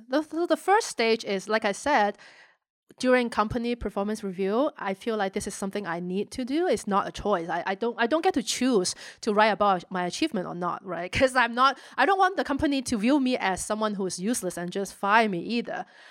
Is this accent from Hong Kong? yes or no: yes; Hong Kong; I grew up in Hong Kong, and our culture is a lot about don't stand out